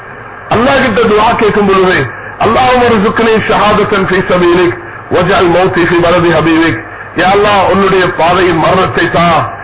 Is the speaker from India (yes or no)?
no; Sri Lanka; நான் ஒரு ஸ்ரீலங்கன் வந்திருக்கிறேன்